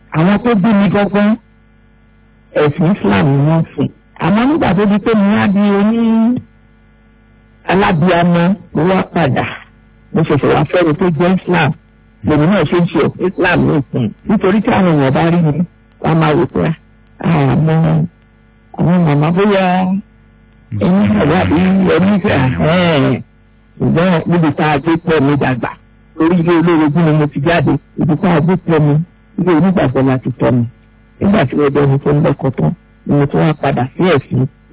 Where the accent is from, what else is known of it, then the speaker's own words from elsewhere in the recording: Lagos, Nigeria; Ọmọ Èkó ni mí, ọmọ Ìsàlẹ̀ Èkó ni mí, àti ìyá, àti bàbá tó bí mi lọ́mọ.